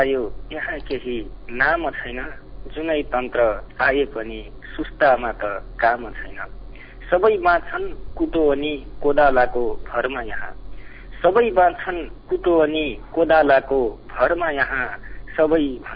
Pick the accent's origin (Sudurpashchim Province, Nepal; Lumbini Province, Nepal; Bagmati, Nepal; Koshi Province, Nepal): Lumbini Province, Nepal; Dang; मेरो घर दाङ